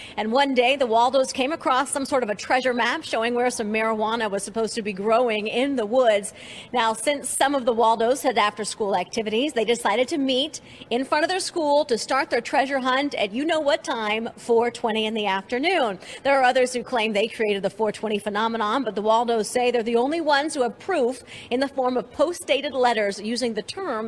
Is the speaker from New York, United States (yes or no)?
no; Kansas, United States; I grew up in Kansas. You can't even buy liquor.